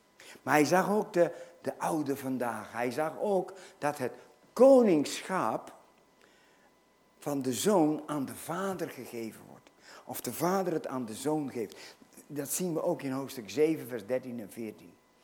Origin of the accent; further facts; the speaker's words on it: Netherlands; En ik ben ook een Nederlander.